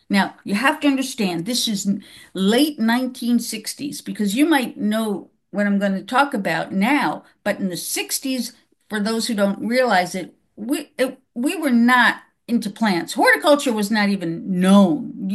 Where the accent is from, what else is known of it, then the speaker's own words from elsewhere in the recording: New York City, New York, United States; But my parents were both artists. So I had a big art background growing up in New York City, but I love plants, you know?